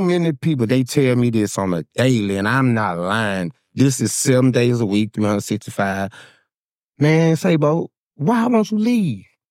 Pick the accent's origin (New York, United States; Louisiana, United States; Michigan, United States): Louisiana, United States; Shreveport; now in Atlanta, United States; I'm from Atlanta, them people in Atlanta tell you, he Shreveport to the bone, listen, you heard me?